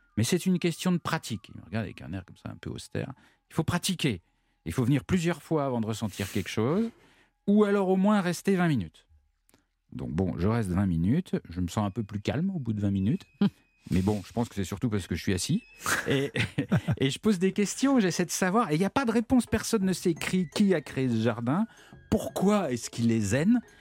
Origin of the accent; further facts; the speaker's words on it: France; en tant que Français